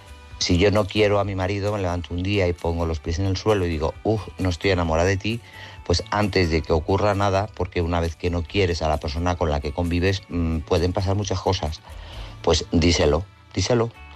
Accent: Guadalajara, Castilla-La Mancha, Spain; de Guadalajara.

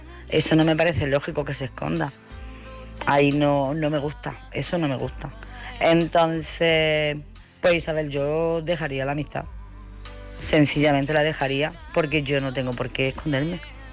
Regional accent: Jaén, Andalusia, Spain; soy de Jaén.

